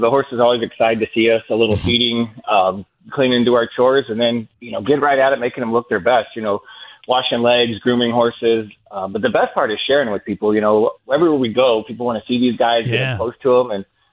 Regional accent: St. Louis, Missouri, United States; Oh, I grew up here in St. Louis and just always dreamed of working with those big horses one day

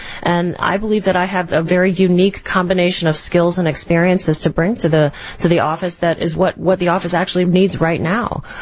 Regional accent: Washington, District of Columbia, United States; So I was born in Washington, D.C. and raised by two public servants who both worked in education.

